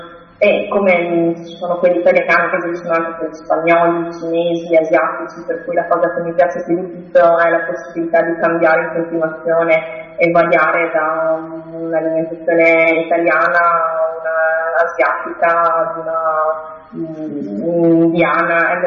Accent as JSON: {"language": "Italian", "town": "Rovigo", "region": "Veneto", "country": "Italy", "lives_now": "Berlin, Germany", "said": "Addirittura di Rovigo siamo veramente tantissimi qua a Berlino, di persone che hanno all'incirca la mia età e che sono di Rovigo"}